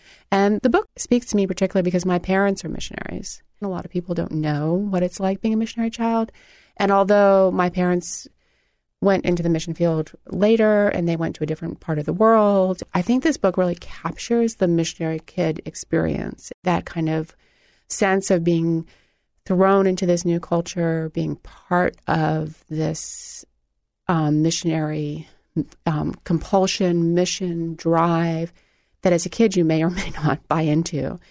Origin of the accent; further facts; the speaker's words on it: Indiana, United States; now in Indianapolis, United States; oh, we grew up outside of Indianapolis. And then no one would ask us any further questions because it was like, well, that's boring. And then I moved to Indianapolis